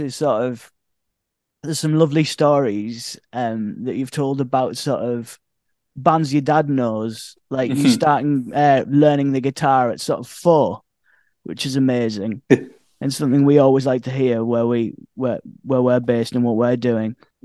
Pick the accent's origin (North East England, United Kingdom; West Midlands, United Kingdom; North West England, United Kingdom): North East England, United Kingdom; Hartlepool; I'm from down the road in Hartlepool. So it's a Northeast fest in here.